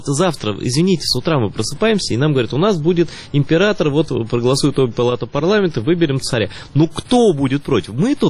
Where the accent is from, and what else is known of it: Crimea, Ukraine